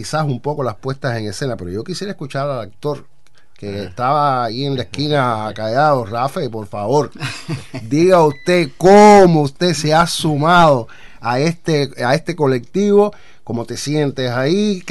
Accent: Cuba; porque nos toca, como cubanos, defender nuestra cultura.

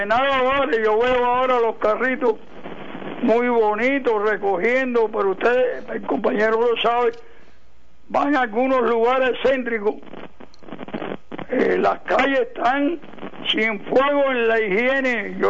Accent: Cuba; Yo diría que como buen cubano

